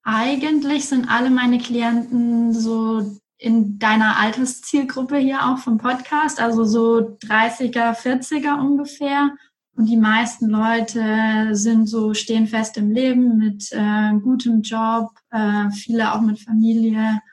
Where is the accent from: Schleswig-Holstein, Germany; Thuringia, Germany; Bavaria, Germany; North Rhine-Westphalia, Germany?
Bavaria, Germany; Erlangen; ich komme aus Erlangen und ich bin jetzt seit 3 Jahren ungefähr wieder in Erlangen und dazwischen war ich lange im Ausland.